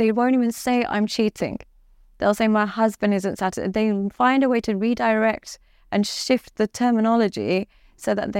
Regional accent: Dubai, United Arab Emirates; now in London, United Kingdom; because I come from Dubai and I live in London and stuff like

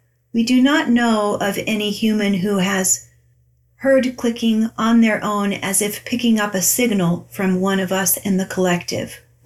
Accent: Albia, Iowa, United States; So throughout my, I think, 20 years I grew up in Albia

